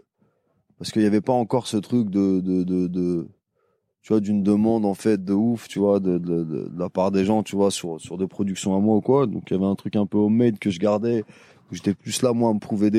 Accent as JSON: {"language": "French", "town": "Paris", "region": "Île-de-France", "country": "France", "said": "Je dis, je suis de Paris et tout, machin."}